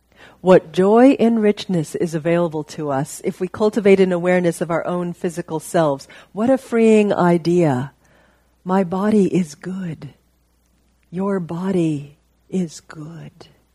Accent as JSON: {"language": "English", "region": "Oregon", "country": "United States", "tie": "born or raised there", "said": "I grew up in Oregon."}